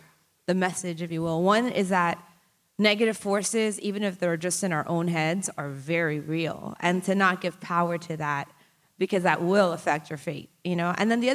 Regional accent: Miami, Florida, United States; When it came by, I grew up in Miami, and I was like, this is amazing.

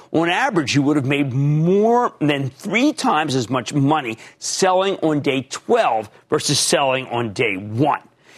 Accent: New Jersey, United States; why don't we go to Ann in my home state of New Jersey?

